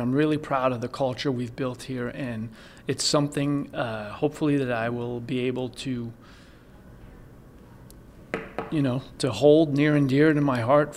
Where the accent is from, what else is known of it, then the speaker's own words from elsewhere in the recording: Montreal, Quebec, Canada; You can't, you know, in Montreal, we still had the Wide World of Sports on ABC, so you couldn't miss him.